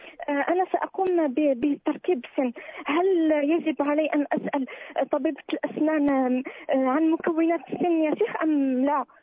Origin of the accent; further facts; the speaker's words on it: Algeria; وأنا من الجزائر يا شيخ